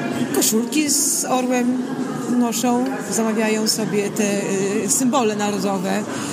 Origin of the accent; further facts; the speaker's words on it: Olsztyn, Warmian-Masurian Voivodeship, Poland; now in Warczewo, Poland; Ja jestem mieszkanką Warczewa od 9 lat. W ogóle jestem olsztynianką, ale mieszkam od 9 lat w Warczewie. Tutaj postanowiliśmy sobie zamieszkać.